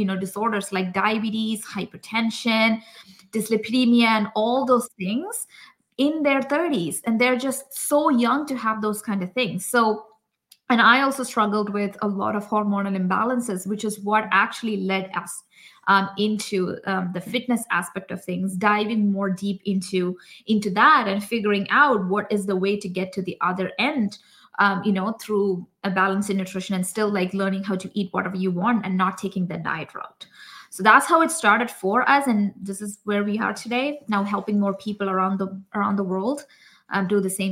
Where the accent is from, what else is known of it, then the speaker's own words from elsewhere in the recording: India; moved away as an adult; now in Canada; So we both actually grew up in India, and we lived there for 20 years. We moved to Canada. We live here in British Columbia, Canada.